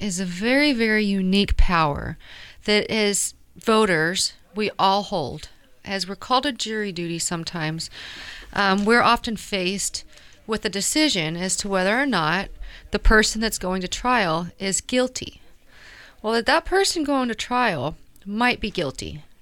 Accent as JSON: {"language": "English", "town": "Kent", "region": "Washington", "country": "United States", "said": "I'm from Kent, Washington, and I'm just really excited to be in Portland today"}